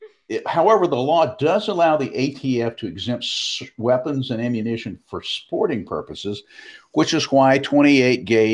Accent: Nashville, Tennessee, United States; Meanwhile, back in my hometown of Nashville, sticking

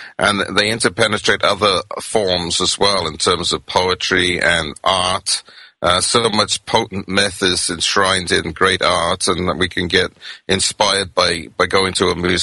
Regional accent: Wales, United Kingdom; I'm from Wales, so I resonate with many of the things that are Celtic. It seems to be in my bones

